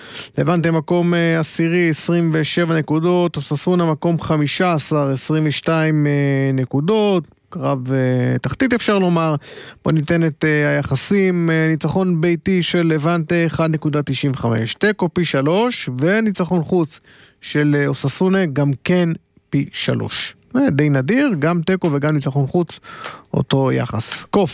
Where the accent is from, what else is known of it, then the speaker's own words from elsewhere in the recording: Haifa, Haifa District, Israel; אנחנו פשוט נהנים בתור שני חיפאים, אחד לשעבר ואחד בהווה